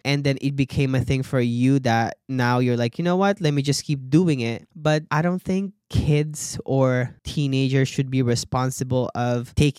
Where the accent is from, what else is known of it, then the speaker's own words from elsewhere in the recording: Philippines; because of the values and the culture that we were raised upon to in the Philippines.